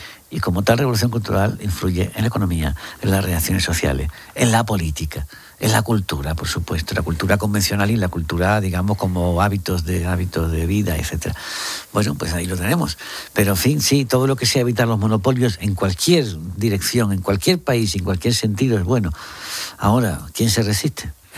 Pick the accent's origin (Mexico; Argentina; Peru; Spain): Spain; Carmona, Andalusia; Somos de los que somos de secano, de la Vega de Carmona. Tenemos mucho respeto al mar.